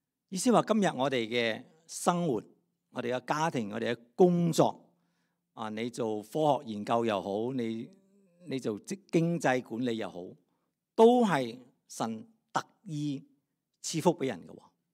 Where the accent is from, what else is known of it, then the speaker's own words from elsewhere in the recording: Vietnam; 我们小时候在越南的时候我们买卖呢我们是用黄金的，